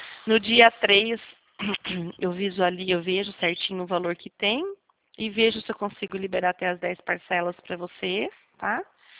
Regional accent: Santa Gertrudes, São Paulo, Brazil; Eu sou daqui de Santa Gertrudes

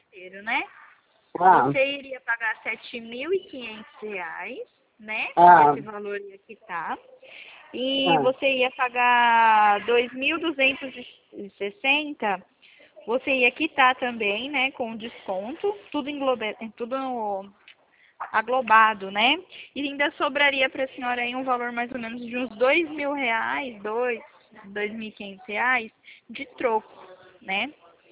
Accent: Dracena, São Paulo, Brazil; Eu sou aqui de Dracena.

